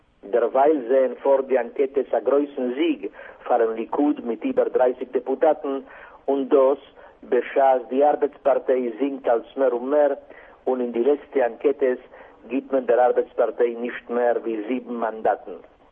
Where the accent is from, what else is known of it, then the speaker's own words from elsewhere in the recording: Israel; German is a second language; Bei uns in Israel hofft man